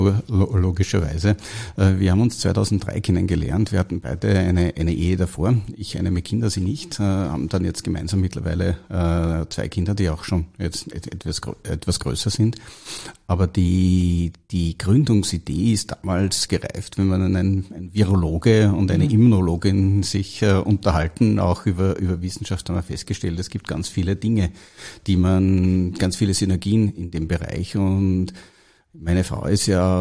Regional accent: Austria; Ich komme aus Österreich, habe dort eine HTL für chemische Betriebstechnik in Wels besucht

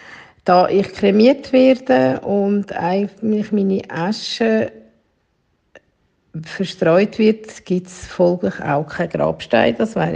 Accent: Flüelen, Uri, Switzerland; weil ich bin gebürtige Flüelerin. Mein Heimatort ist dort und das ist dort so schön.

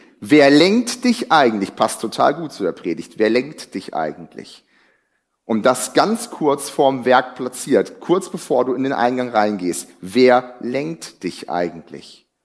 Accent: North Rhine-Westphalia, Germany; ich komme aus dem Ruhrgebiet.

